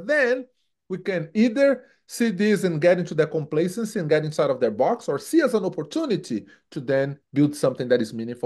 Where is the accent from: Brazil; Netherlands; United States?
Brazil; São Paulo; English is a second language; now in Canada; So growing up in Brazil, and I came from São Paulo, which is the largest city in the South Hemisphere, and very dynamic city. But I grew up in the hood, like hood.